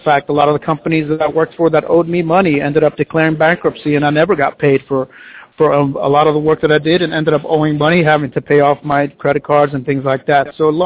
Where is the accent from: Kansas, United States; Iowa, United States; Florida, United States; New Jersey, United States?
New Jersey, United States; first language Spanish; English is a second language; Spanish was my first language, and then of course I grew up in New Jersey, then moved to the south of North Carolina about 20 years ago.